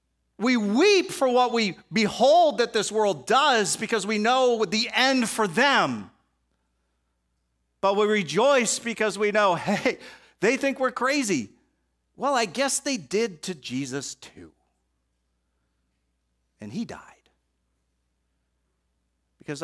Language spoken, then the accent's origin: English; New England, United States; I'm from New England. We don't leap for joy, you know.